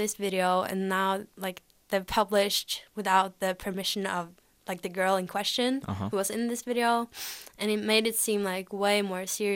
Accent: Eastern Norway, Norway; which is the Norwegian name for Margaret. And I'm from Norway, obviously, and I'm from the east part, but I study here in Bergen, so I'm at a bachelor's degree in Chinese.

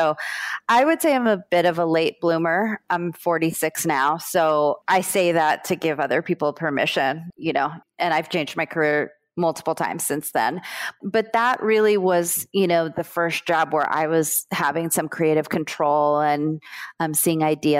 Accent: Florida, United States; You know, I grew up in South Florida.

